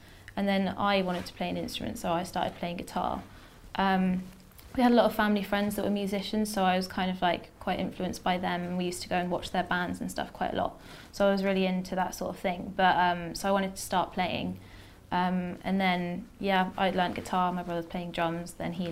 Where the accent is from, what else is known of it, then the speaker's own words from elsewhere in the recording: Salisbury, South West England, United Kingdom; Well, I was born in Salisbury, so I'm originally from southern England.